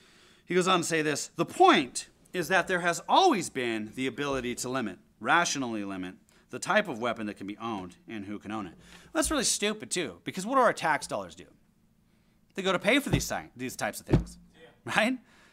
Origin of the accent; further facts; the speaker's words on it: United States; I'm American.